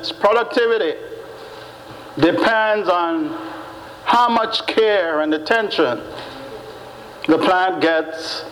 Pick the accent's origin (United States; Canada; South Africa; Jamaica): Jamaica; When I was a boy growing up in Jamaica, we had a grapevine in the back of the yard.